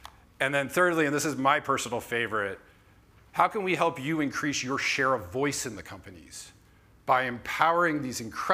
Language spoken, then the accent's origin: English; United States; moved away as an adult; now in United Kingdom; From my accent, you can tell I'm probably not from the UK. I'm American. I've been living over here for 8 years with my wife, two kids.